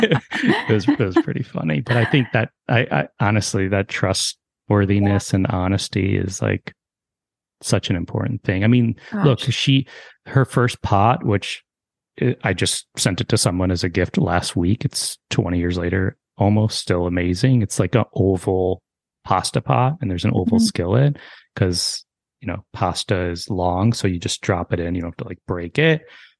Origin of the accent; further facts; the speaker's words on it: Deerfield, Illinois, United States; hey, Gary … Like, I'm from Deerfield.